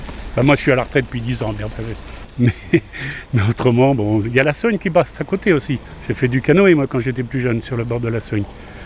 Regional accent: Jonzac, Nouvelle-Aquitaine, France; je suis né à Jonzac. Ah, je suis parti pendant 5 ans, tout petit, et puis je suis revenu à Jonzac. J'habite à côté, à Saint-Germain-du-Zignan.

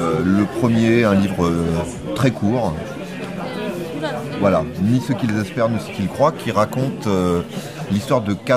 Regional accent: France; Mon père était américain, moi je suis français. J'ai même pas la double nationalité parce que mes parents n'étaient pas mariés.

